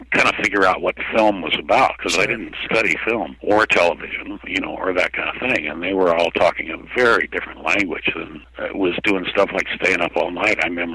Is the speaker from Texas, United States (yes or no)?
yes; Muleshoe, Texas, United States; accent: Texas; I had to do everything in my power as an actor to lose my Texas accent